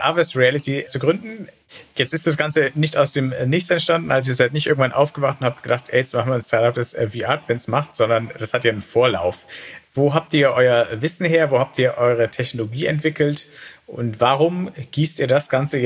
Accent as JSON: {"language": "German", "region": "Bavaria", "country": "Germany", "said": "Ich komme aus Franken"}